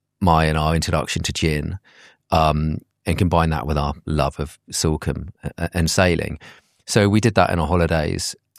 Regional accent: South East England, United Kingdom; now in Devon, United Kingdom; I'm from the south, I'm from Hampshire, so not that far away. But before my family moved to Devon

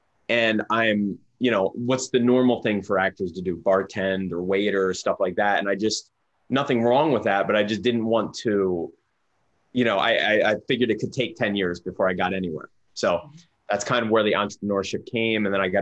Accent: Pottstown, Pennsylvania, United States; born or raised there

